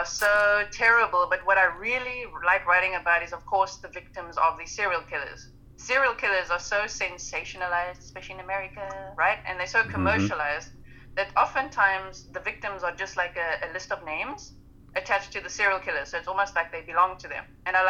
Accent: South Africa; accent: South African; now in Utrecht, Netherlands; I am in the Netherlands, in the center of it, in Utrecht. I'm from South Africa, so that's what the accent is all about.

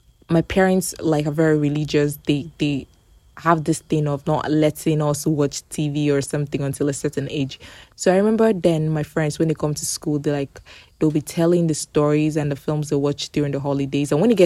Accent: Port Harcourt, Rivers, Nigeria; So I grew up in Port Harcourt. Yeah, where pidgin was like very predominant.

